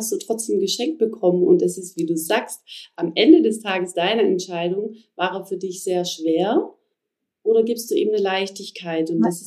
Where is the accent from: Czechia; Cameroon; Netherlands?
Netherlands; Und ich bin ja Niederländerin und ich liebe einfach meine Heimat und auch die Mentalität meiner Heimat.